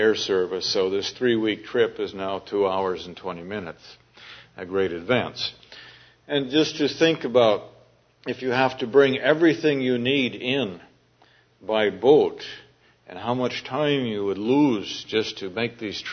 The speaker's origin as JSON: {"language": "English", "country": "United States", "tie": "born or raised there", "said": "Now, when I grew up here in the United States, we learned in school that Indians had medicine men"}